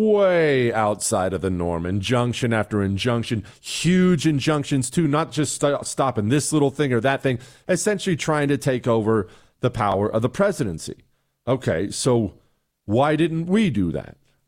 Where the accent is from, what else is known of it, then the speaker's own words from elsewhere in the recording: Bozeman, Montana, United States; moved away; Actually, in my hometown, one of my hometowns, I have a story about this I just found out about yesterday. In Bozeman, Montana, you know, that's where I grew up. Bozeman, Montana. I graduated high school from Bozeman, Montana. Well, I moved there when I was 10